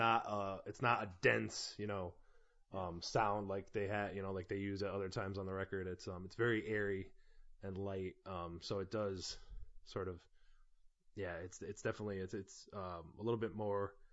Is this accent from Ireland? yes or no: yes; Ireland; I'm Irish, but I don't speak Gaelic or Irish, so please don't leave me angry comments, especially not in Irish, because I won't know what you're saying.